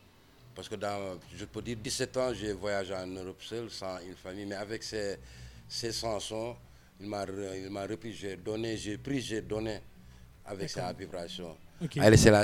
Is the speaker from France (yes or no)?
no; Senegal; je suis un rastabaïfal. Parce que nous, bon, je suis sénégalais